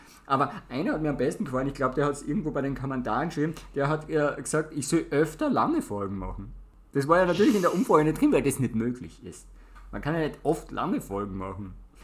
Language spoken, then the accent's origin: German; Austria; Also wir sind aus Österreich.